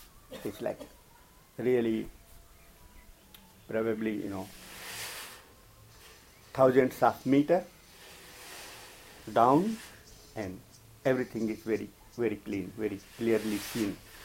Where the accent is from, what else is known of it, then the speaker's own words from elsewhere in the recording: India; English is a second language; I'm also Indian, so my, you know, the way I speak English, I understand that many people will not understand